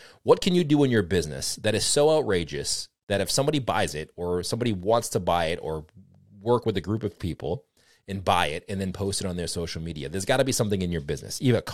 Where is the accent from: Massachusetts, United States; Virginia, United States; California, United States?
Massachusetts, United States; Boston; And I'm from the Boston area.